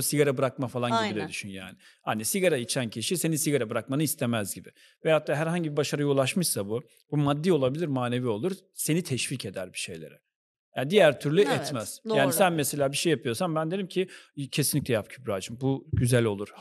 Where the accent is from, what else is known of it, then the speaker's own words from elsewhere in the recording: Ünye, Ordu, Turkey; also born or lived in Ankara; Ben de Ordu Ünyeliyim. Ankara doğumluyum ama.